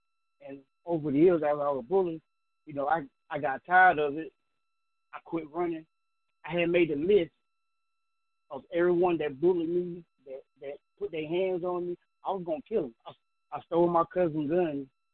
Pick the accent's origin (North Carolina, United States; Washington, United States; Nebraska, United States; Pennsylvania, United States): North Carolina, United States; Smithfield; I was born December 2nd, 1981, Smithfield, North Carolina. Growing up in North Carolina